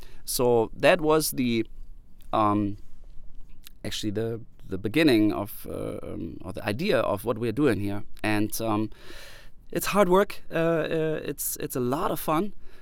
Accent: Germany; English is a second language; moved away as an adult; now in Fargo, United States; I am from Germany. I relocated to Fargo in 2009.

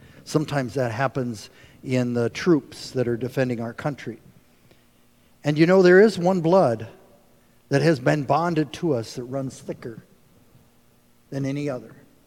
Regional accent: Nebraska, United States; Yes, I'm from Nebraska, corn huskers.

